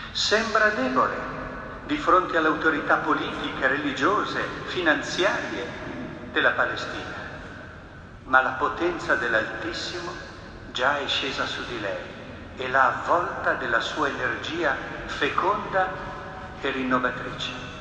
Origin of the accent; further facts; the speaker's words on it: Genoa, Liguria, Italy; io come genovese devoto ovviamente della Madonna della Guardia